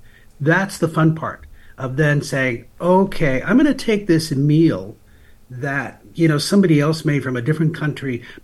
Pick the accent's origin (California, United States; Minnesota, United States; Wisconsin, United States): California, United States; I grew up on the Central Coast, and so my family were farm workers